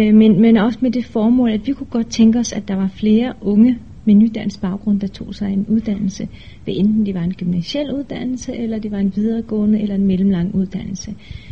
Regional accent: Esbjerg, Region of Southern Denmark, Denmark; also born or lived in Turkey; now in Aarhus, Denmark; så er jeg født i Tyrkiet, men jeg voksede op i Danmark. For lige at give en kort historie om min baggrund, så er jeg vokset op i Esbjerg. Jeg gik i folkeskole og gymnasie, og efterfølgende så flyttede jeg til Aarhus

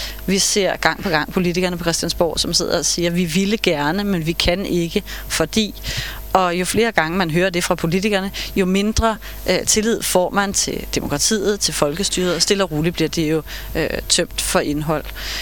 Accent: Snekkersten, Capital Region of Denmark, Denmark; also born or lived in Copenhagen / Tårnby; Og så flyttede vi til Snekkersten, som er sådan en lille fiskerleje syd for Helsingør, da jeg var 10 år gammel.

